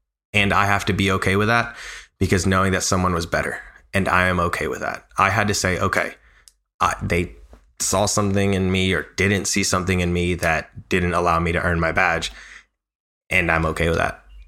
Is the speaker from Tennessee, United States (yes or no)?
yes; Nashville, Tennessee, United States; Born and raised in Nashville, bilingual, college degree.